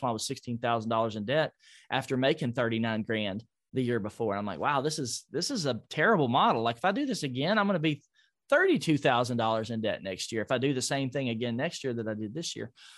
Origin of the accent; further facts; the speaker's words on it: Nashville, Tennessee, United States; I would like to see everybody in Nashville, my hometown, to run around with a millionaire plan, just like I did when I was 25 years old.